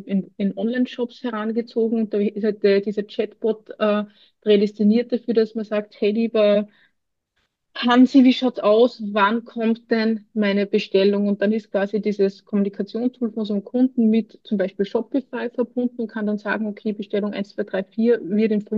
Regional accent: Austria; Das liegt auch in der DNA bei uns in Österreich.

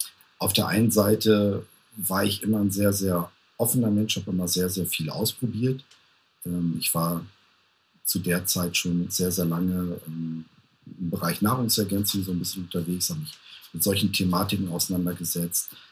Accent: Münster, North Rhine-Westphalia, Germany; ich komme aus Münster, bin 53 Jahre

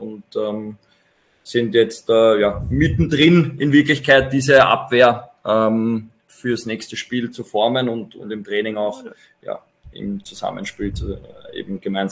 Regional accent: Vienna, Austria; now in Ried, Austria; Als Wiener, bevor ich nach Ried gekommen bin

